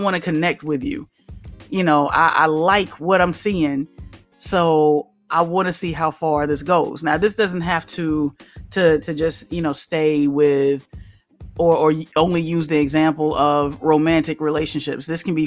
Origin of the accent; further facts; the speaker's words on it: Alabama, United States; So I grew up in the South. Alabama, to be precise. And I can remember, you know, as a kid going to church with my mom, with my grandparents